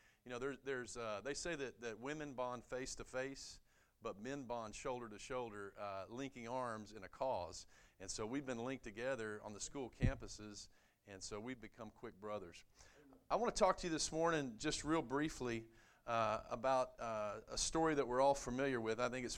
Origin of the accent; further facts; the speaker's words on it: Mesquite, Texas, United States; I grew up right here in Mesquite. I was born in Mesquite.